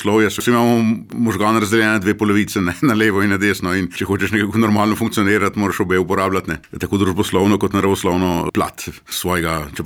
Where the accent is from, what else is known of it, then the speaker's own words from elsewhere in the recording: Nadlesk, Littoral–Inner Carniola, Slovenia; jaz sem doma iz Nadleska, to je ta, rekel, dežela pod Snežnikom.